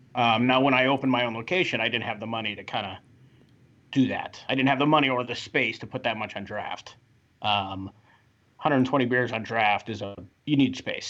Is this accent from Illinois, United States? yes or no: yes; Chicago, Illinois, United States; I'm from Chicago, but that was part of the restaurant group I was working for.